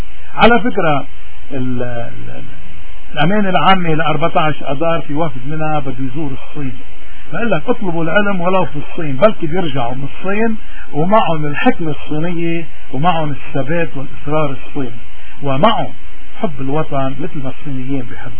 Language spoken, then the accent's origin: Arabic; Lebanon; بالواقع انه ضروري نحن كلبنانيين نشوف الواقع مثل ما هو.